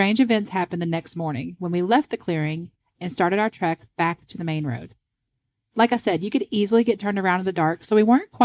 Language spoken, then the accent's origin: English; Puerto Rico; So I grew up in Puerto Rico, and there are several local legends about aliens and UFOs.